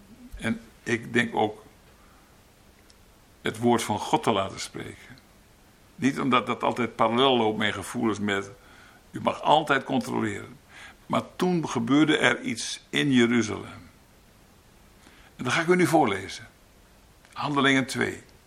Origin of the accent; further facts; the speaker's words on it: Schildwolde, Groningen, Netherlands; also born or lived in Elburg; ik ben in Elburg geboren, dat is 1 jaar. Daarna heb ik in Schildwolde jeugd doorgebracht.